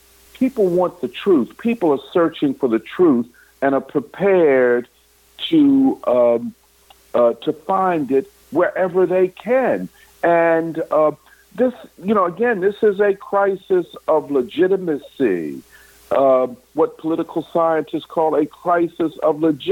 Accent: Philadelphia, Pennsylvania, United States; I mean, in North Philadelphia, you know, my hometown, my heart, North Philadelphia

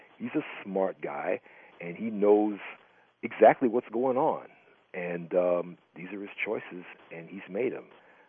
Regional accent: Chicago, Illinois, United States; moved away; Now, I'm from Chicago, and I'm even from the neighborhood that he represents, although I don't live there. Now, I moved out of Chicago at the end of 2000.

